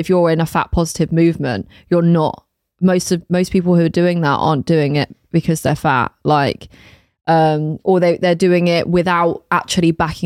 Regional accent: United Kingdom; And like that's all the stuff that we consumed as British people consistently.

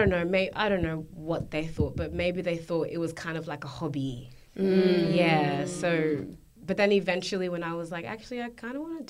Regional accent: Australia; and I'm Australian, like, I grew up here.

